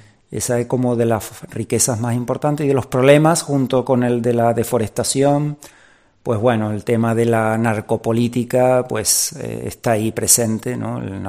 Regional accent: Santa Cruz de la Palma, Canary Islands, Spain; now in Paraguay; yo soy de Santa Cruz de la Palma y allí me malcriaron y me buencriaron. Y estoy desde hace ya casi 18 años en Paraguay.

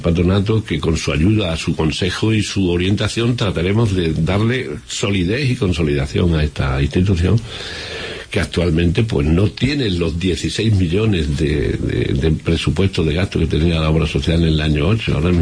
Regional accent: Badajoz, Extremadura, Spain; estoy jubilado y estoy dedicándome a una acción. Y como soy de Badajoz, me gusta mucho la gente, quiero muchísimo a esta ciudad y a esta región

